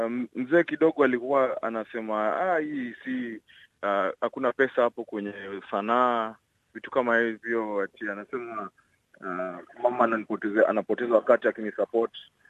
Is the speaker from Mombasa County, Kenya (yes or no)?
no; Kibera, Nairobi, Kenya; born there; nilizaliwa Kibera